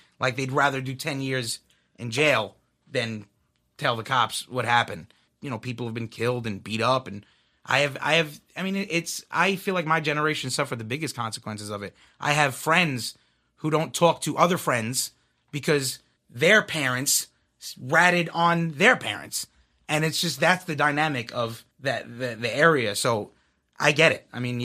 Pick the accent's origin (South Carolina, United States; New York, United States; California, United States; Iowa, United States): New York, United States; Howard Beach; I grew up in Howard Beach. And if anyone knows Howard Beach, that's where John Gotti's from.